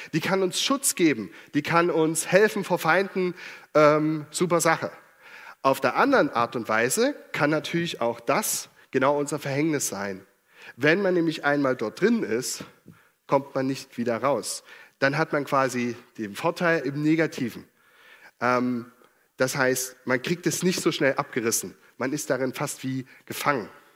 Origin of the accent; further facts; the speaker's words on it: Dresden, Saxony, Germany; Wir sind ja aus Dresden.